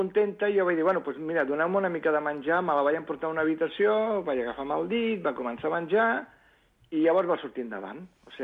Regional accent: Barcelona, Catalonia, Spain; jo sóc de Barcelona, però em va sortir feina a Rubí, en un polígon industrial.

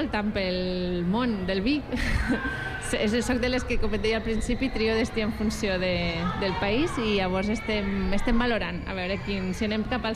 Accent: Catalonia, Spain; internacional com som els catalans

